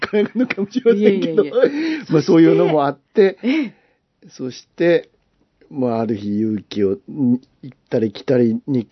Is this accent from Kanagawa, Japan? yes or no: no; Okayama, Japan; 非常に豊かなところで生まれ育ちました